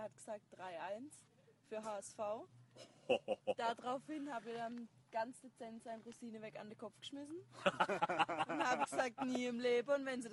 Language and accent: German; Karlsruhe, Baden-Württemberg, Germany; Als Karlsruher muss ich für der KSC sein.